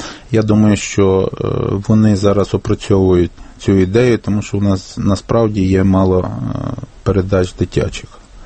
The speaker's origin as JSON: {"language": "Ukrainian", "region": "Lviv Oblast", "country": "Ukraine", "tie": "born or raised there", "said": "Я сам родом з Львівської області"}